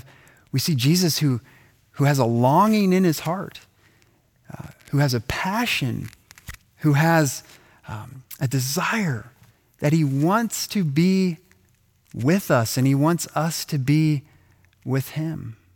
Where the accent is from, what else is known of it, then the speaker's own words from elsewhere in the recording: Ohio, United States; I got to have my special coffee blend ordered from my hometown in Ohio.